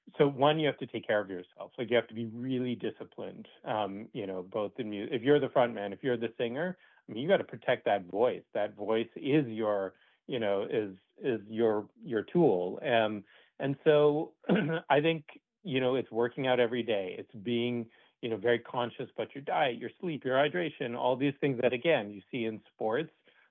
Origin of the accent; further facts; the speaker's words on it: Boston, Massachusetts, United States; I grew up in Boston, and, you know, seeing the big three play out.